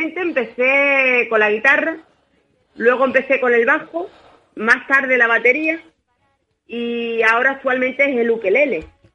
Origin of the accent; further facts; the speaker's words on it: Sabadell, Catalonia, Spain; born there; En Sabadell, exactamente. Allí es donde yo nací.